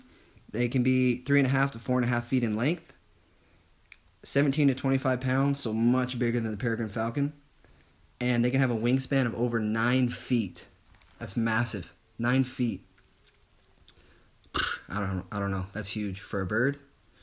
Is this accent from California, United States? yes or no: yes; California, United States; Honestly, I'm from California, and I had no idea what our state bird was before I looked it up.